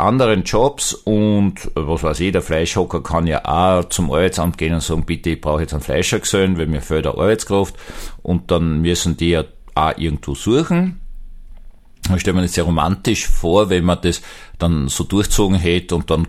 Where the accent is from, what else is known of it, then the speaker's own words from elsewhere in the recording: Austria; Weiß nicht genau, bin ja Österreicher